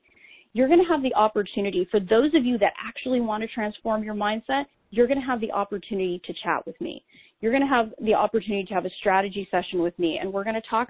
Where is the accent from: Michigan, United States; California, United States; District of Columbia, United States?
California, United States; I know I'm from California, so I'm totally biased.